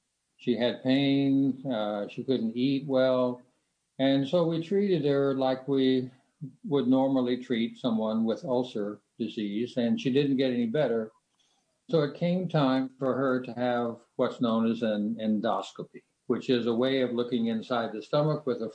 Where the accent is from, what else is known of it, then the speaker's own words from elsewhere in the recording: Texas, United States; Well, Warren, you have to remember I'm a wild and crazy Texan. What I learned growing up in Texas was that if you saw something that you wanted to do, you just went out and did it.